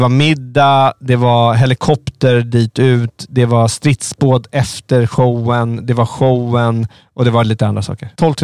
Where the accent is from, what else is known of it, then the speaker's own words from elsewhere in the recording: Stockholm, Stockholm County, Sweden; ja men det är väl minst jag kan göra som stockholmare.